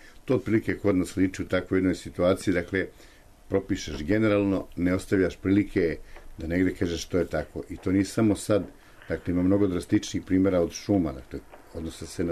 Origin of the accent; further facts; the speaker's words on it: Serbia; odnosno kod nas u Srbiji